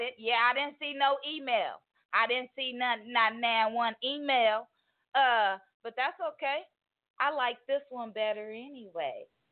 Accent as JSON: {"language": "English", "region": "Nebraska", "country": "United States", "tie": "born or raised there", "said": "Nebraska native. I am from Nebraska, you know, but I rep that Texas town all day long."}